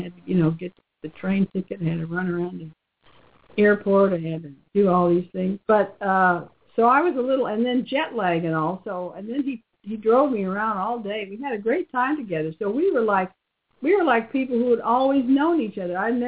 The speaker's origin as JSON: {"language": "English", "region": "Texas", "country": "United States", "said": "And we chatted a bit and found out that she was from Texas. And I said, I'm from Texas."}